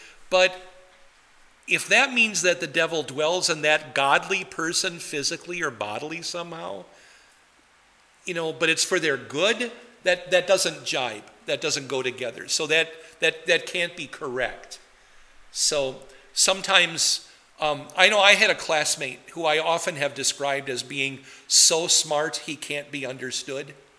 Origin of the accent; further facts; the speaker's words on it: Wisconsin, United States; accent: Wisconsin; Let's not make this about my Wisconsin accent, but yeah, that's my head. It's like I say crick instead of creek things.